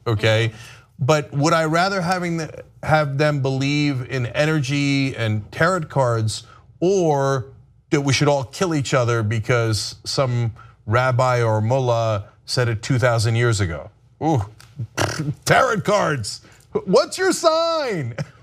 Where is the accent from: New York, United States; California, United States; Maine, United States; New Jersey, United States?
New Jersey, United States; a progressive congressional candidate from my home state of New Jersey